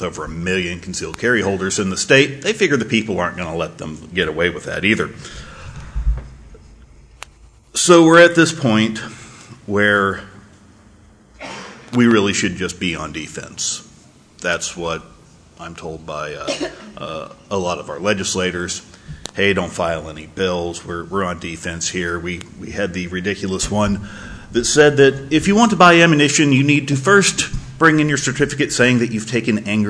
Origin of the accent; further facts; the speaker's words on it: Houston, Texas, United States; now in Florida, United States; Great to be back here in Houston. I'm originally from Houston, so neat to be back on my old stomping grounds. I went to high school here.